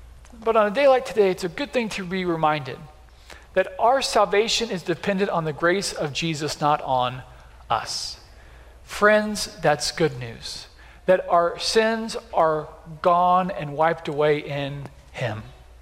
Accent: Beatrice, Nebraska, United States; I'm from Beatrice, if I haven't met you yet

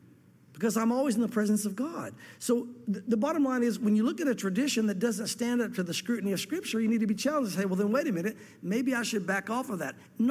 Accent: the South, United States; I know that I grew up in the South, and probably a big portion, if not most of you, grew up in the South as well.

